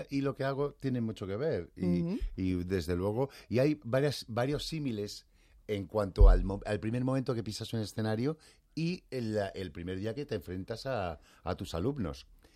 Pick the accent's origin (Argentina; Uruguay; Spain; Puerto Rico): Spain; Cádiz, Andalusia; accent: Andalusian; moved away; ahora ser de Cádiz y tener acento andaluz no es un hándicap para trabajar en televisión. Cuando yo vine de Cádiz era un problema.